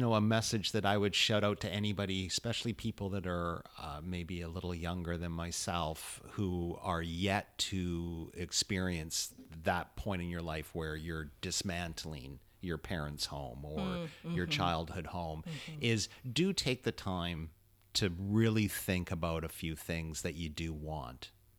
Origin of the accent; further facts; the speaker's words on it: Vancouver, British Columbia, Canada; now in Toronto, Canada; Well, you know, I grew up in Vancouver and I moved to Toronto.